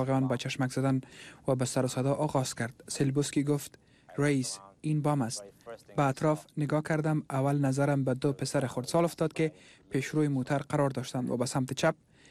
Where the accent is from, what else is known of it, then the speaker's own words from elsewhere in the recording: Afghanistan; من که متولد و بزرگ شده افغانستان هستم